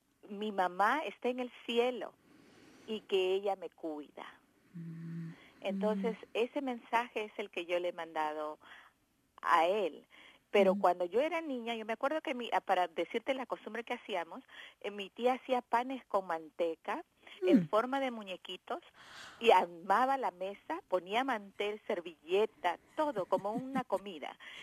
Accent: Peru; Mira, nosotros somos de Perú.

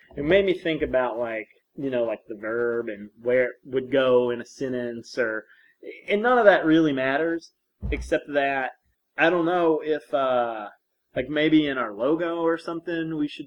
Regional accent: the South, United States; From Michigan. I'm from the South.

